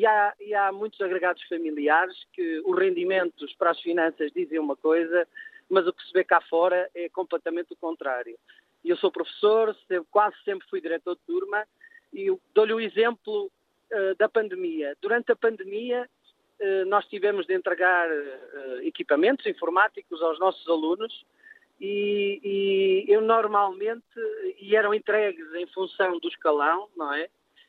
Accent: Portugal; nós portugueses temos o hábito de fechar os olhos a essas situações

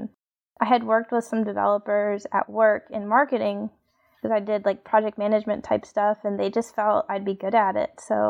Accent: Chicago, Illinois, United States; born there; So I was born in Chicago, and maybe I should get into the figure skating thing.

